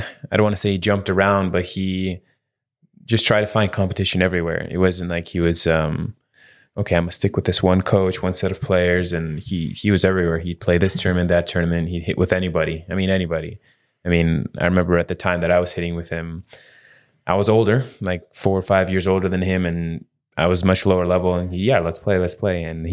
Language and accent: English; Mission Viejo, California, United States; Oh, well, we grew up, same area. I grew up in Mission Viejo.